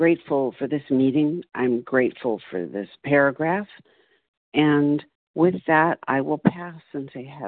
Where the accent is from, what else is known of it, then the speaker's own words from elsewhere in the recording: California, United States; and I am from California